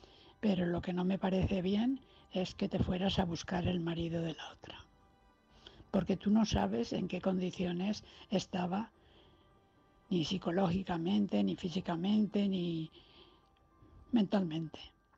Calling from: Valencia, Valencian Community, Spain; de Valencia.

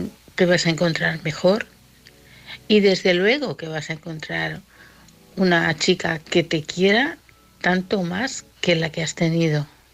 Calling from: Barcelona, Catalonia, Spain; de Barcelona.

